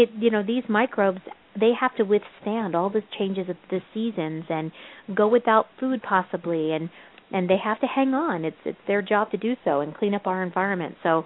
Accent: the South, United States; I'm from the South, and when tea used to sour, it was pretty nasty.

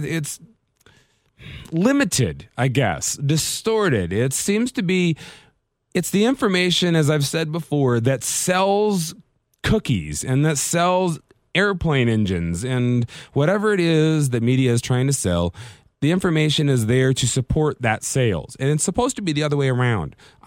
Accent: Las Vegas, Nevada, United States; where I'm broadcasting from, this beautiful town of Las Vegas, my hometown.

